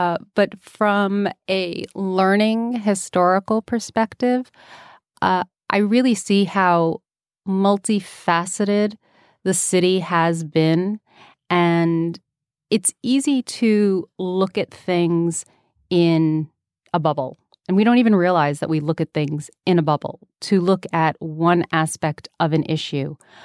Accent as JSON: {"language": "English", "town": "New York City", "region": "New York", "country": "United States", "tie": "born or raised there", "said": "But kid from New York City, I had no frame of reference for that. You know, what's my frame of reference growing up in New York City?"}